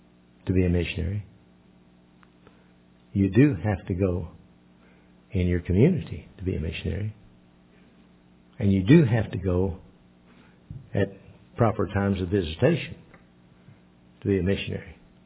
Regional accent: Indiana, United States; I said, "I'm American too." They went, you know, they just realized. I said, "Where are you from?" They said, "Kentucky." I said, "Kentucky?" I said, "I'm from Indiana. My parents, all my in-laws, from Kentucky."

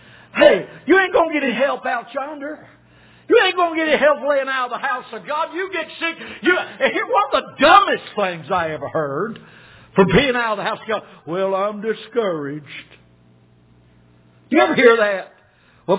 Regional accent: the South, United States; Pardon me, I'm from the South.

